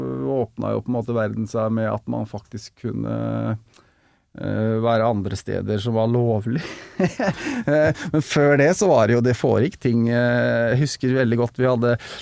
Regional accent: Fredrikstad, Østfold, Norway; Så det litt annerledes enn der jeg vokste opp I Fredrikstad, da.

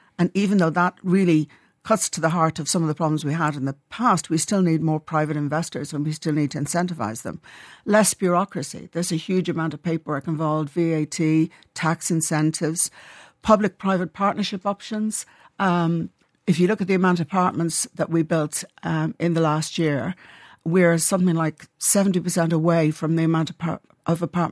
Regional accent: Dublin, Leinster, Ireland; Yeah, and Henry Street was my, you know, my place to go because I grew up in the Phoenix Park.

